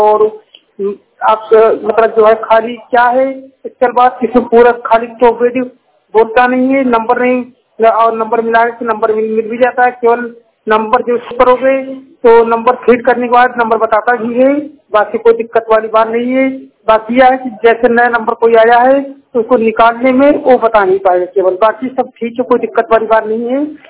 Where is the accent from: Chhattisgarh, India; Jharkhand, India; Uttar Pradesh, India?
Uttar Pradesh, India; मैं यूपी जिला रायबरेली का रहने वाला हूँ।